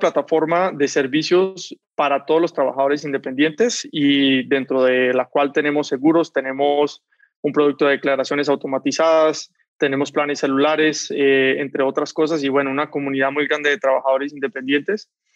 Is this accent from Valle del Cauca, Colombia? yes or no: yes; Cali, Valle del Cauca, Colombia; Soy de Cali, en Colombia.